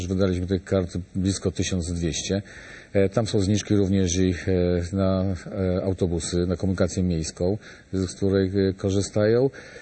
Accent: Lesser Poland, Poland; jesteśmy z Małopolski

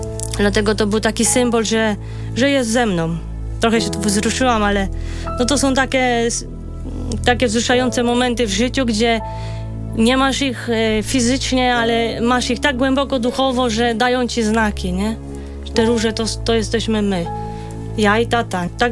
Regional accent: Toruń, Kuyavian-Pomeranian Voivodeship, Poland; Jestem w ogóle z Torunia, mieszkałam na Starówce Toruńskiej. W tych latach, kiedy przebiegało moje dzieciństwo, to mówiło się dzieci starówki.

